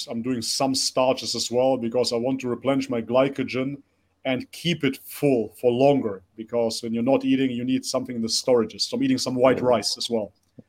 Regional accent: Germany; also born or lived in North Macedonia; So nationally, I'm coming from Macedonia. I grew up in Germany, but ethnically, I can only identify with Bulgarian.

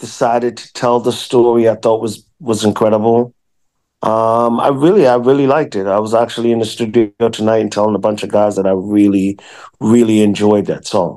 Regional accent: Manchester, Jamaica; I'm from Manchester, Jamaica.

